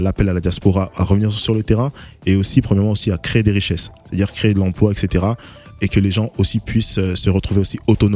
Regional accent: France; moved away as an adult; Je suis né, grandi en France, et j'ai toujours voulu partir

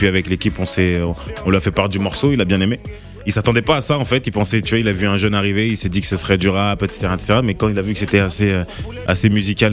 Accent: Marseille, Provence-Alpes-Côte d'Azur, France; moved away as an adult; now in Paris, France; En fait, je suis parti de Marseille, pardon, pour les études à la base.

